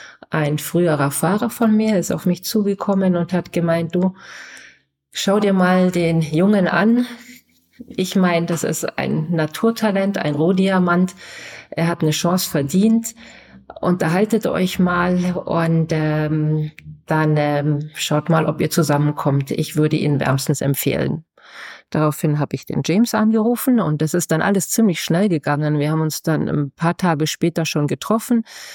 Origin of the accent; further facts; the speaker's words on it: Kempten, Bavaria, Germany; Jetzt sind wir nach Kempten gezogen, meine Heimatstadt.